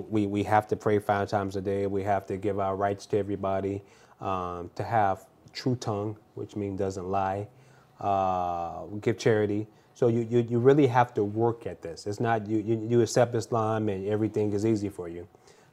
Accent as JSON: {"language": "English", "country": "United States", "tie": "born or raised there", "said": "Again, growing up in America, not to say media is bad, but some media is misleading."}